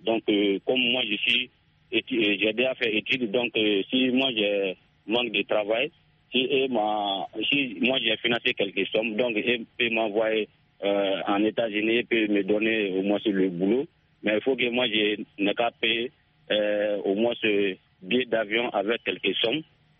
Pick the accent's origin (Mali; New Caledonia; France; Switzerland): Mali; Sonikini; toujours dans mon village natal à Sonikini.